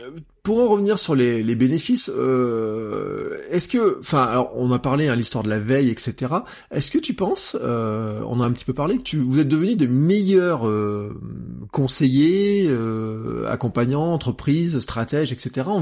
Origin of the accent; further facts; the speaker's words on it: Auvergne-Rhône-Alpes, France; moi, en tant qu'Auvergnat, je voudrais avoir de l'information de ma collectivité